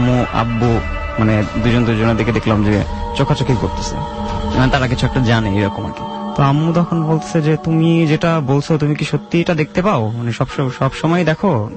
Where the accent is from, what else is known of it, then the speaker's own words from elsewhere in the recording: Dhaka, Dhaka Division, Bangladesh; আমরা পুরান ঢাকা স্থানীয়, সেখান থেকে আমাদের স্টাডি এবং আব্বু আম্মুর জবের কারণে আমরা শিফট হই ধানমন্ডিতে।